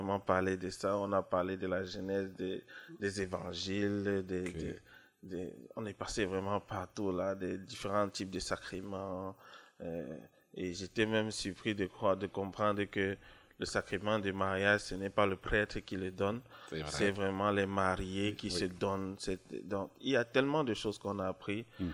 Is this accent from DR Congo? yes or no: no; Cameroon; Dans mon pays d'origine, qui est le Cameroun